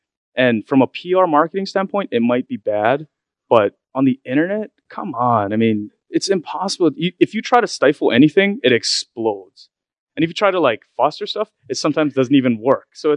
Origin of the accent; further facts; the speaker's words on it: Hawaii, United States; so I actually I'm born and raised in Hawaii, and I hate to do this to you, but Hawaii doesn't have this kind of vibe.